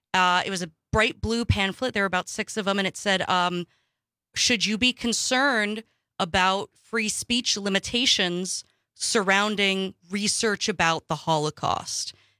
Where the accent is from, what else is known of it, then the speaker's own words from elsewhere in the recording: Wausau, Wisconsin, United States; Growing up in Wausau, before I'd even finished my Jewish conversion, but I'd been semi-public with my peers about the fact that I was looking into converting.